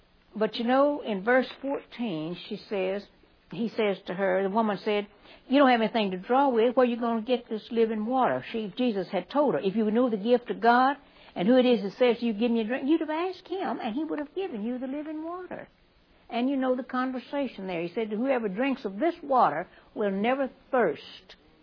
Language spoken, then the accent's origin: English; the North, United States; And I grew up in the North